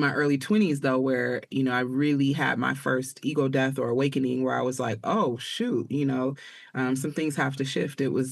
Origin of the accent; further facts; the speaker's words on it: Wisconsin, United States; now in Atlanta, United States; So I grew up between Chicago and I didn't. I'm not from there. So I've been based in Atlanta. When I'm in the U.S., I've been based in Atlanta for the last 6 years. Yes, but I actually grew up in the Midwest, between Racine and Milwaukee